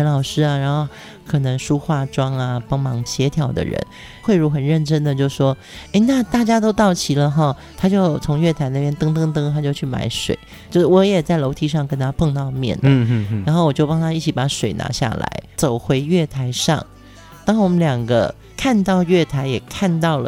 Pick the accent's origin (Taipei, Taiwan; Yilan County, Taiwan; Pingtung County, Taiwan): Pingtung County, Taiwan; 因为我自己是屏东出生长大的嘛